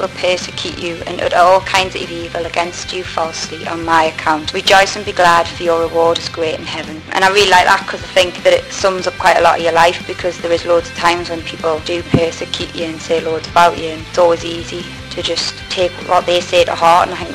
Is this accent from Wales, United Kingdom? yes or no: no; Newcastle, North East England, United Kingdom; from Newcastle